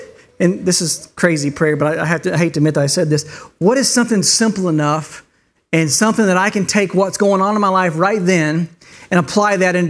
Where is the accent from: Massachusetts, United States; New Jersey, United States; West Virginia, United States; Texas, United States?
Texas, United States; I'm from Texas, and in Texas, we have homecomings, and we love our homecomings.